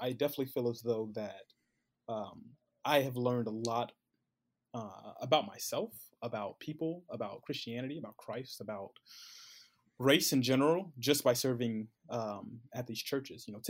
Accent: Columbus, Ohio, United States; But we're both from Columbus, Ohio. Met at a little small Bible college in Cincinnati, Ohio

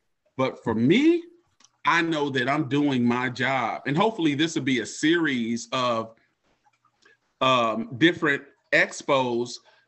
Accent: Dallas, Texas, United States; I'm from Hamilton Park. I'm from the north. Hamilton Park, 709 to the world blow up. We was in Hamilton Park.

